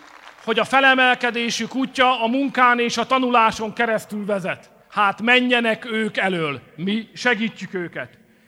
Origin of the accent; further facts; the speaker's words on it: Hungary; Mi nem felejtjük, először magyarok vagyunk, és csak utána szocialisták, liberálisok vagy kereszténydemokraták.